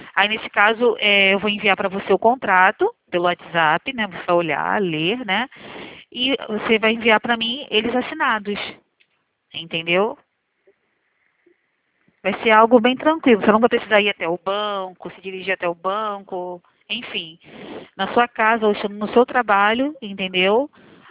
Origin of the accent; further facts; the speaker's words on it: Rio de Janeiro, Brazil; eu sou do Rio de Janeiro